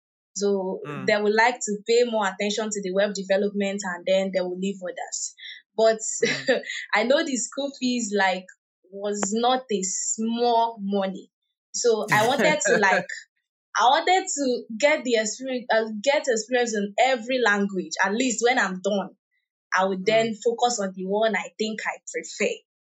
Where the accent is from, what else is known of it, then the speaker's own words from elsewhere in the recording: Ebonyi, Nigeria; I am a software developer. Okay, I'm a Nigerian from Ebonyi State.